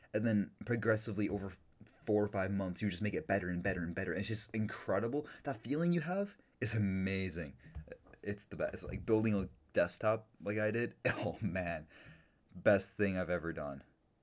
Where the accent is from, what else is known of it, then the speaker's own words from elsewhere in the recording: United States; There's a reason why I'm American and I don't ever claim to be British